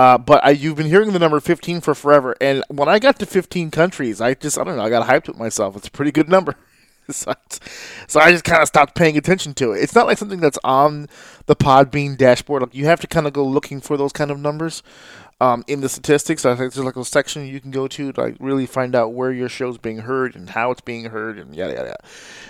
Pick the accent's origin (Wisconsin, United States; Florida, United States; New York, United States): New York, United States; So, of course, the Northeast really supports me hard. This is where I'm from. I'm from New York.